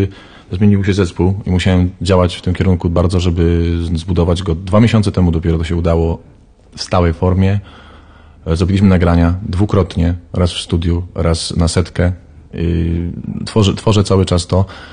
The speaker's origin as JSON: {"language": "Polish", "region": "Silesian Voivodeship", "country": "Poland", "also_born_or_lived": "Warsaw", "said": "Jestem ze Śląska, mieszkałem w Warszawie."}